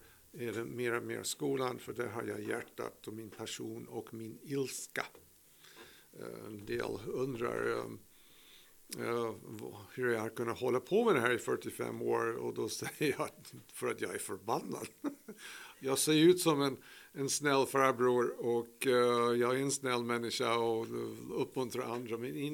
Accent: United States; Swedish is a second language; now in Sweden; Ja, som ni hör, jag har en liten brytning. Jag kommer ursprungligen från USA. Och men bott här hela mitt vuxna liv i över 50 år.

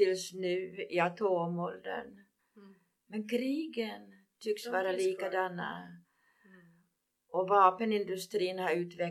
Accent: Kronoby, Ostrobothnia, Finland; now in Sweden; pratar kanske om mitt Kronoby, mitt fosterland är Finland, mitt hemland är Sverige.

